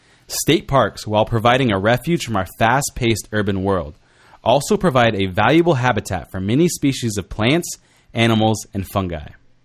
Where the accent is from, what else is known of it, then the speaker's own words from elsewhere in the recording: California, United States; At one time, this statement spoke to me as a Californian.